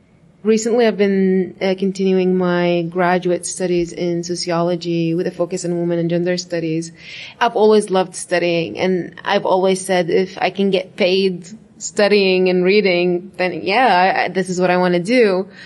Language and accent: English; Baghdad, Baghdad Governorate, Iraq; moved away as an adult; now in Denver, United States; So I was born and raised in Iraq, Baghdad, and I moved to the United States about 5 years ago now.